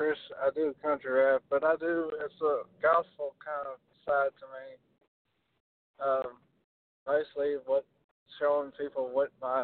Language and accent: English; East Texas, Texas, United States; also born or lived in Jefferson, Georgia; Well, I'm originally from Jefferson, Georgia, and I grew up in East Texas.